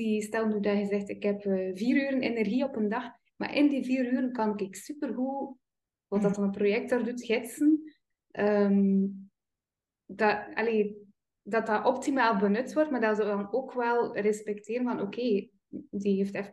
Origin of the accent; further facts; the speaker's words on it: West Flanders, Belgium; Ja, als West-Vlaming zijn we daar heel goed in.